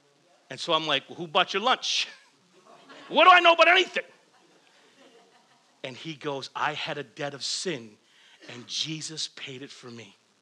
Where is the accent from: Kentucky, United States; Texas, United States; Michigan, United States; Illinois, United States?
Michigan, United States; Flint; also born or lived in Waterford; When I was in junior high, so I lived in Flint, and I moved from Flint to Waterford, Michigan.